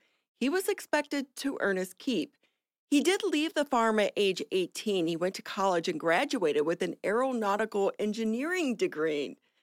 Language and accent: English; Ohio, United States; because I'm from Ohio, a blue-collar family.